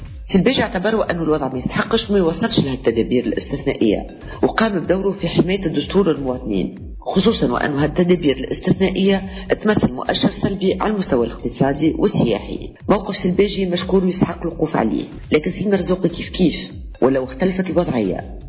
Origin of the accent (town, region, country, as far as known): Tunisia